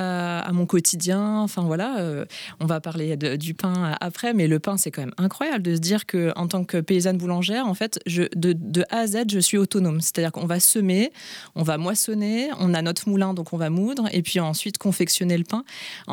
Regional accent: Paris, Île-de-France, France; En fait, moi, j'ai grandi à Paris.

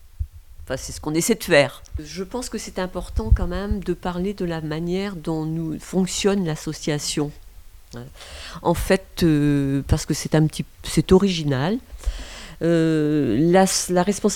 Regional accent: Brest, Brittany, France; Nous sommes de Brest, la plupart d'entre nous.

